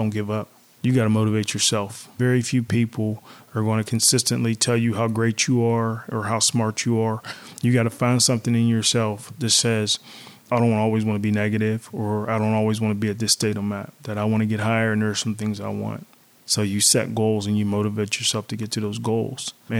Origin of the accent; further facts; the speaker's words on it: Wilkinsburg, Pennsylvania, United States; also born or lived in Hawkins Village; I grew up in Hawkins Village and grew up in Wilkinsburg. Growing up the way we grew up, we've seen a lot of people dying.